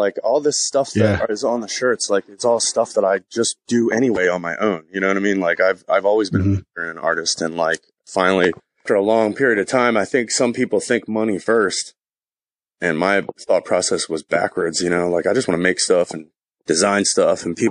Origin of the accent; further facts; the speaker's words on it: Baltimore, Maryland, United States; also born or lived in West Coast; now in New Jersey, United States; I'm from Baltimore City. I'm straight Baltimore to the bone for all the good and bad that encompasses. And I lived on the West Coast for a while, and now I am in New Jersey for work.